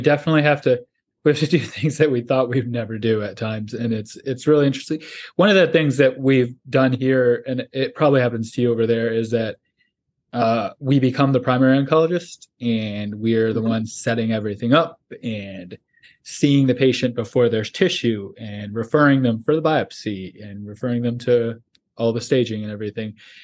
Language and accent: English; Michigan, United States; My sister went to Ohio State. You know, we're from Michigan.